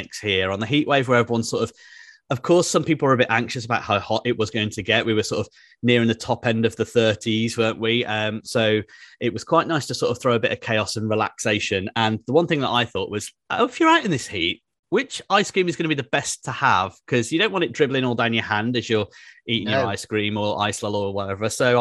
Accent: Birmingham, West Midlands, United Kingdom; also born or lived in Aberystwyth; I haven't always lived near the sea. In fact, I grew up in Birmingham, probably as far from the sea as you could get in the UK.

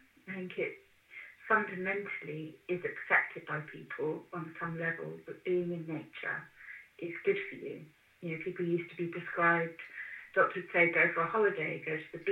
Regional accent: London, United Kingdom; I grew up in London and I was absolutely terrified of cows.

